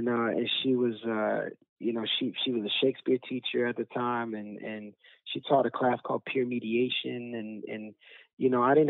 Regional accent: Brooklyn, New York, United States; You know, I grew up in Bushwick.

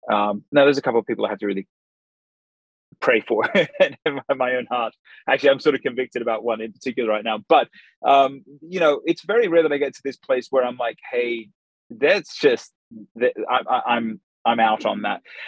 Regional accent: Australia; Like, I am an Australian Caucasian.

